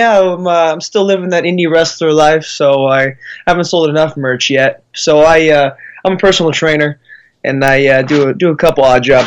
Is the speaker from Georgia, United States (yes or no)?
no; Snoqualmie, Washington, United States; Yeah, no, I'm actually born and raised here, in Snoqualmie, Washington, right about 30 minutes east of Seattle. Yeah, pretty much born and raised out here.